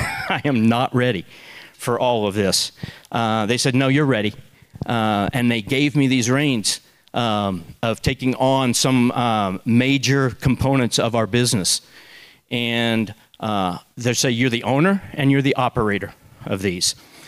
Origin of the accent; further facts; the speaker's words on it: Kansas, United States; When I grew up in Kansas, the red words were like